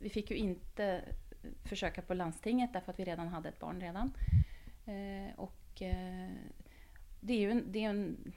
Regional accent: Norway; now in Stockholm, Sweden; Jag är från Norge och min familj bor i Oslo.

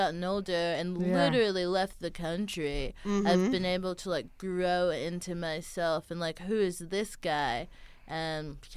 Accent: Houston, Texas, United States; she's from Houston. Like, that's my hometown.

